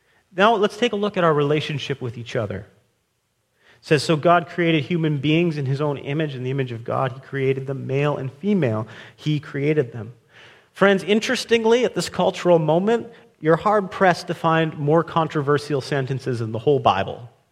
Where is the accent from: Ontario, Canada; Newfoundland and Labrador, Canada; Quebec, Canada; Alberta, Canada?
Alberta, Canada; You know, I grew up in Alberta, and one of the reasons I love being on the island is the ocean.